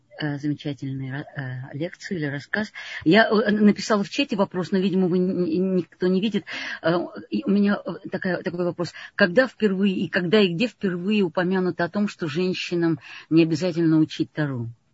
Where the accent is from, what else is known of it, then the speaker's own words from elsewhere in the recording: Moscow, Russia; moved away as an adult; now in Amsterdam, Netherlands; Я, конечно, воспитывалась в Москве, но большую часть жизни прожила в Амстердаме